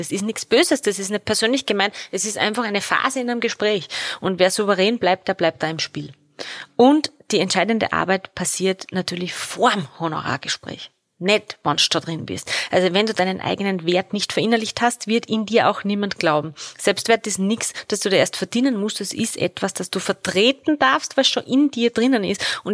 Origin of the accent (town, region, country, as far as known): Salzburg, Austria; born or raised there; moved away as an adult; also born or lived in Vienna / Lower Austria